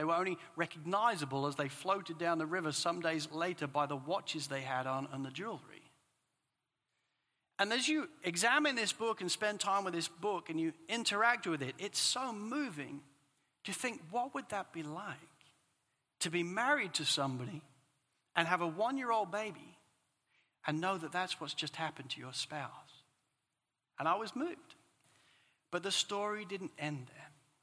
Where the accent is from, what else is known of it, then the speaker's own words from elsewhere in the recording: England, United Kingdom; Growing up in England, it kind of threw me out for some time